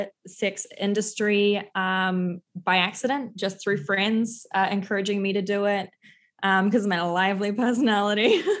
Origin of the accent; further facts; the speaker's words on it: New Zealand; I'm originally from New Zealand.